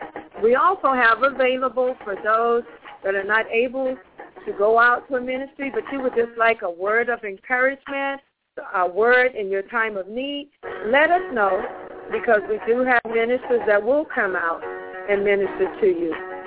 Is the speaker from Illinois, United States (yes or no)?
no; San Antonio, Texas, United States; Well, we grew up together in San Antonio